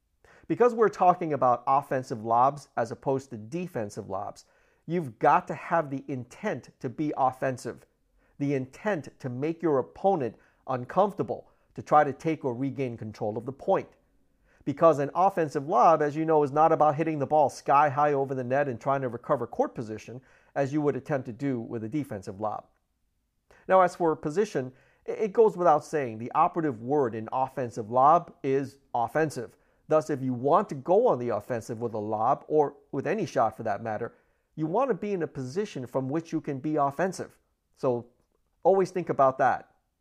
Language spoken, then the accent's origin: English; Minneapolis, Minnesota, United States; Exercising in cold weather does not bother me much as I grew up in Minneapolis